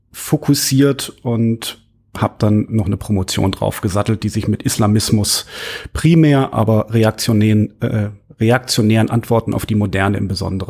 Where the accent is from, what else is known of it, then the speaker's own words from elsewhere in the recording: Bavaria, Germany; in den Zeiten und Gegenden, wo ich aufgewachsen bin, das ist also das ländliche Bayern der 90er Jahre